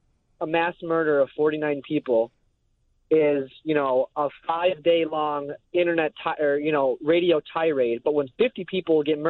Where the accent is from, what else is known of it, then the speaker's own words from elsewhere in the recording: Northern Greece, Greece; now in Chicago, United States; In North Greece